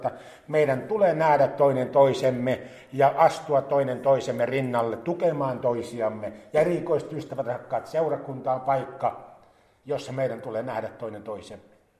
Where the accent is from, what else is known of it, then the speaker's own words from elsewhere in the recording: Kokemäki, Satakunta, Finland; born there; minun syntymä kaupungissa, olen syntynyt Kokemäellä 64 vuotta taaksepäin. Jos joku ajattelee, kuinka vanha … on, niin se on sitten siinä 64-vuotias.